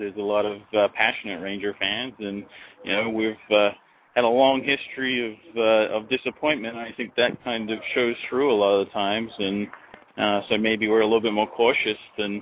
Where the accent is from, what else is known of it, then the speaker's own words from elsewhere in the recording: New Zealand; also born or lived in Australia; now in United States; Yeah, I'm originally from New Zealand, even before that. But, yeah, I came to the U.S. from Australia. And then when I was living in New York the first time around